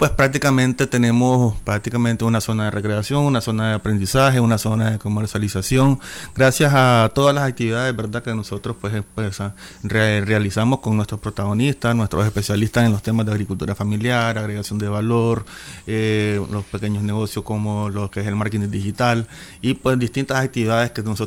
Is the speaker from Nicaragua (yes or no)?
yes; Nicaragua; eso es lo que nos caracteriza como nicaragüenses